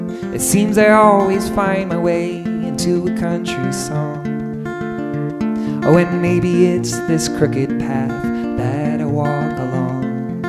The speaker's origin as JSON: {"language": "English", "town": "Portland", "region": "Maine", "country": "United States", "said": "And I'm from Portland, Maine, and I was recently at this coffee shop."}